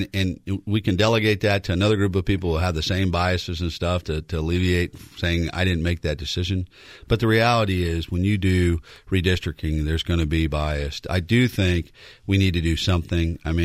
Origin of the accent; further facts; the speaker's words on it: Virginia, United States; And I'm still an American. I'm still a Virginian, and I'm a Republican.